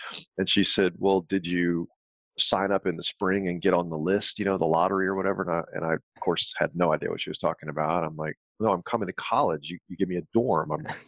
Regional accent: Maryland, United States; I was raised in Southern Maryland, and while going to high school, I got interested in both engineering and medicine

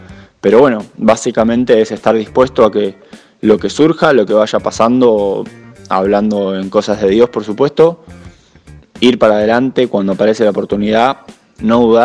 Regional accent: Argentina; now in Denmark; recién en septiembre de 2019 salí de Argentina.

